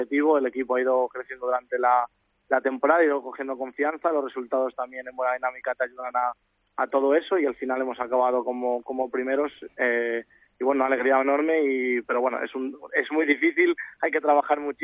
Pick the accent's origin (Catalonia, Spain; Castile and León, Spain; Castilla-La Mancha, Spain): Castile and León, Spain; Salamanca; a mí Salamanca en general siempre es mi tierra, siempre que tengo tiempo libre suelo ir a ver a todos mis amigos, a toda mi familia.